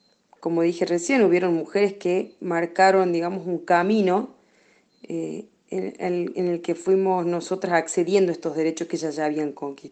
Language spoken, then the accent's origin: Spanish; Mosconi, Salta, Argentina; tengo 34 años y bueno, soy de Mosconi